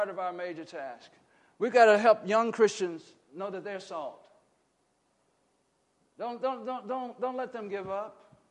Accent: Arkansas, United States; You see, I grew up in Arkansas.

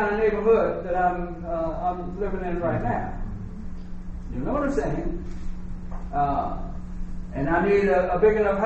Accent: Arkansas, United States; moved away; I remember when I came here from Arkansas.

